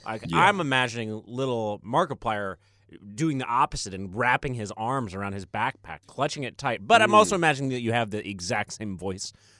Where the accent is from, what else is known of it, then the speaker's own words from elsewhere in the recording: Southern United States, United States; I will say … for me, growing up in the South, you kind of have a spine tingler, a radio spine tingler